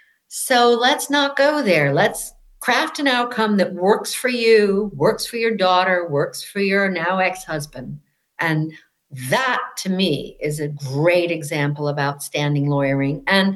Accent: United States; Which was not the United States, which was my home country.

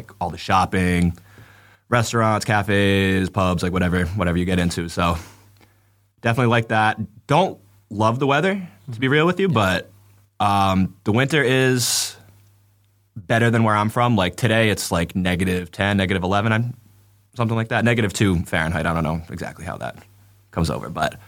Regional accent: Warwick, Rhode Island, United States; So I grew up in Warwick, Rhode Island. So that's about like an hour out of Boston, like hour south of Boston, like 2.5 hours north of New York City.

